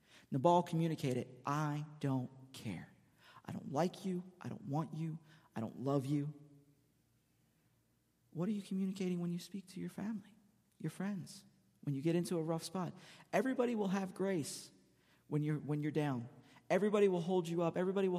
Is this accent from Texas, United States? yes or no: no; Philadelphia, Pennsylvania, United States; I grew up in Philadelphia, so verbal jousting was one of my tools that I use